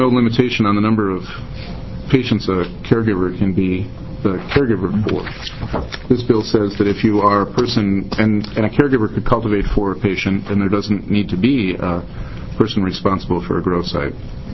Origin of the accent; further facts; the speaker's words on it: New York, United States; born there; I was born in New York, so I can talk really fast.